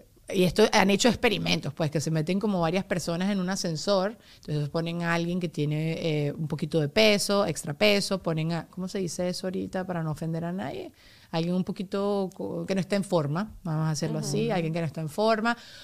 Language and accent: Spanish; Venezuela; si somos los latinos, si somos los venezolanos